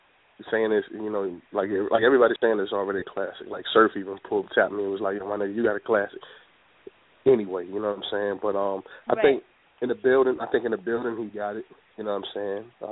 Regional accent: Norfolk, Virginia, United States; I'm from Norfolk. You know, that's a whole different place.

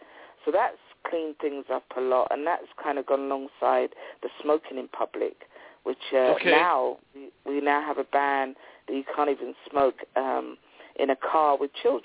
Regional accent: Jamaica; now in United Kingdom; And I had a similar experience when I went to Jamaica, because I'm from Jamaica.

